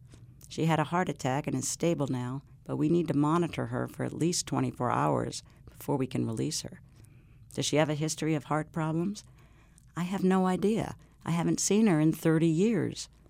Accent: New York, United States; there's something about growing up in New York where you're kind of always in a hurry.

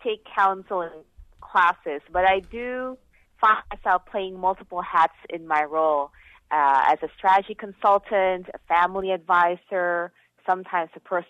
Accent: Philippines; because I grew up in the Philippines, that there was a lot of poverty all around.

